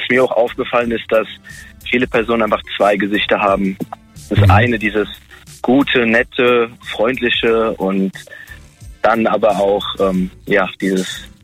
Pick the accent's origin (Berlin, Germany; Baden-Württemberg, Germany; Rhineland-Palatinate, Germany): Rhineland-Palatinate, Germany; Enkenbach; Rheinland-Pfalz, bei Kaiserslautern.